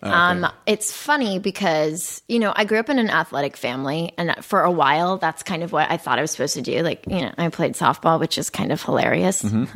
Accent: Phoenix, Arizona, United States; I grew up in Arizona.

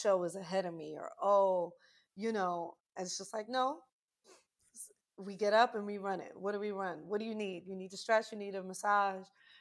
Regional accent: New York, United States; I'm a girl from New York.

